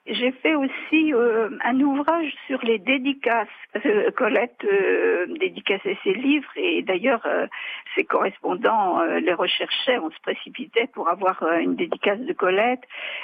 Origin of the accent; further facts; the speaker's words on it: Fontainebleau, Île-de-France, France; J'étais élève au collège de Fontainebleau, parce que je suis native de Fontainebleau.